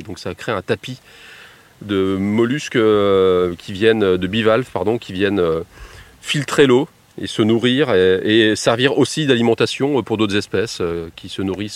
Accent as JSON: {"language": "French", "town": "Mâcon", "region": "Bourgogne-Franche-Comté", "country": "France", "tie": "born or raised there", "said": "Alors, je suis né à Mâcon. J'ai fait une grande partie de mes études à Mâcon."}